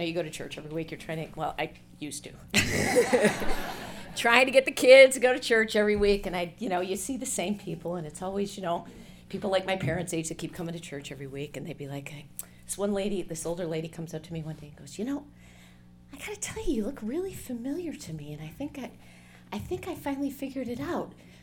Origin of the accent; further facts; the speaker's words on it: Chicago, Illinois, United States; now in Orland Park, United States; North Side for about 15 years, and I live in Orland Park now. People always ask me, what is it like growing up on the South Side?